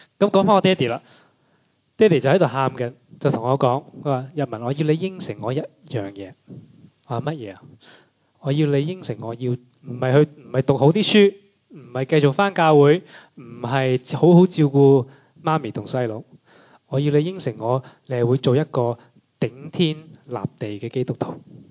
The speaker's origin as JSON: {"language": "Cantonese", "country": "United Kingdom", "tie": "born or raised there", "said": "我哋喺英国大嘅，中文又普普通通嘅"}